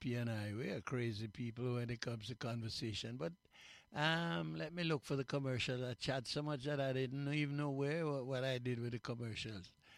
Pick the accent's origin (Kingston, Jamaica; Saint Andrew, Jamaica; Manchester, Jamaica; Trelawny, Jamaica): Manchester, Jamaica; Mandeville; now in Canada; I am from Mandeville in Jamaica.